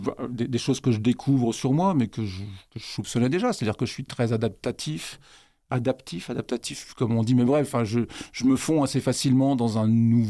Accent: France; now in Canada; Moi, je viens de France où, effectivement, on mélange beaucoup plus avec l'anglais

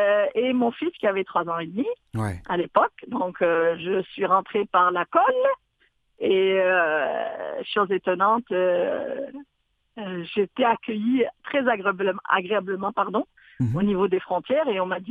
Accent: Algeria; now in Canada; Oui. En fait, je suis d'origine originaire de l'Algérie.

